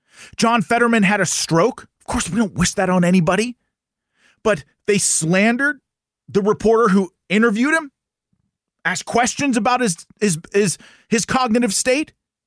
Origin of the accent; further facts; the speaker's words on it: Pennsylvania, United States; This was Biden just yesterday in my home state of Pennsylvania on a radio station in Philadelphia.